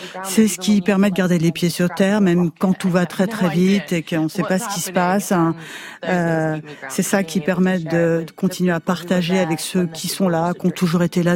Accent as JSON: {"language": "French", "country": "Kosovo", "also_born_or_lived": "London, United Kingdom", "first_language": "Albanian", "second_language": "French", "said": "appris l'anglais à partir du moment où j'ai été scolarisée. Et puis après, donc l'anglais est devenu ma première langue. Ensuite, ça a été de nouveau l'albanais quand je suis retournée au Kosovo."}